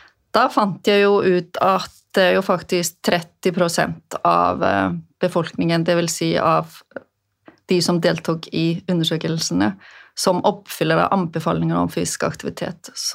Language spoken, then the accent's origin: Norwegian; Westfjords, Iceland; Norwegian is a second language; now in Norway; Jeg vokste jo opp på Vestfjorden på Island, og høye fjell, og og vinter og lite annet å gjøre enn å være ute og leke da.